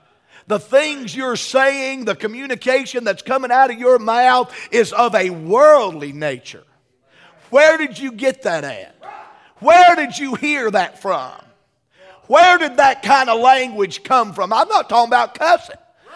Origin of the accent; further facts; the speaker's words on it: Southern United States, United States; And we're from the South.